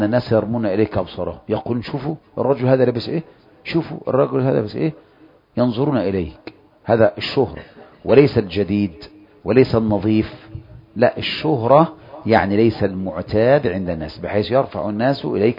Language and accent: Arabic; Egypt; لكن إذا كانت تلبس المرأة كما هو منتشر عندنا في مصر، تلبس العباءة عادي على الكتفين